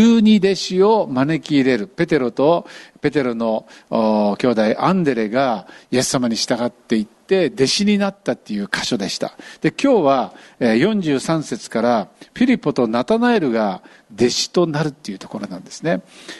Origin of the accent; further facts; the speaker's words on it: Kyushu, Japan; 私は九州の人間です。九州の人間は待ちません。